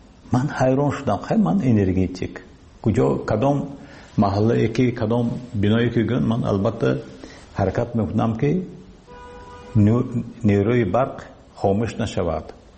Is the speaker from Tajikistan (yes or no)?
yes; Tajikistan; لیکن من تاجیکستانی هستم، من تاجیک هستم